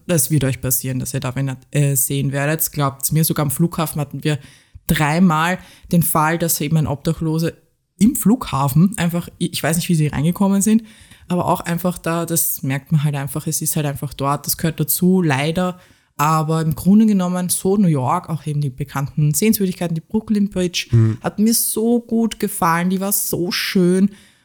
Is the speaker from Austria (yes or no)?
yes; Austria; Ja, also es ist halt viel lauter als bei uns in Österreich zum Beispiel.